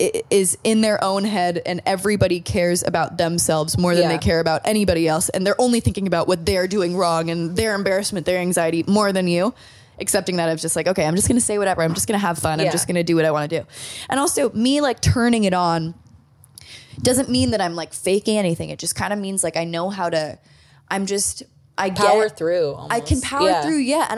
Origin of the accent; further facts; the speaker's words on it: Malibu, California, United States; like 9, 10 years old, we grew up in Malibu